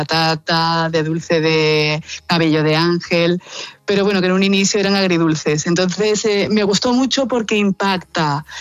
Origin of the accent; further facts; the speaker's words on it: Garachico, Canary Islands, Spain; Voy a empezar por el primero, que es uno de mi pueblo, de Garachico